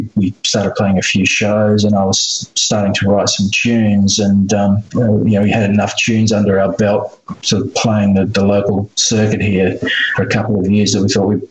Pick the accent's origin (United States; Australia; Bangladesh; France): Australia; Fremantle, Western Australia; We live on the coast here in Fremantle, so I was born in Fremantle, pretty much lived here all my life.